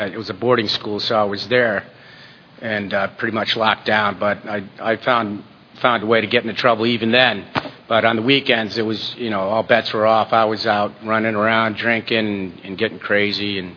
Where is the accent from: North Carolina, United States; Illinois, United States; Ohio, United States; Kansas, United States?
North Carolina, United States; Chapel Hill; born there; I was born in Chapel Hill, North Carolina